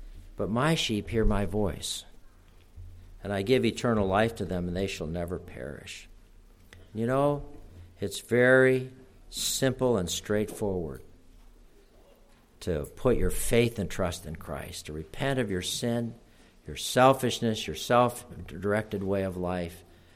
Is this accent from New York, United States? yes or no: yes; Rochester, New York, United States; And my draft board, where I grew up in Rochester, New York, was drafting people whose numbers were way above that.